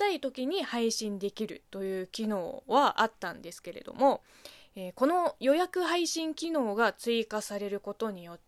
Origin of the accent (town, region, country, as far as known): China; born or raised there; Japanese is a second language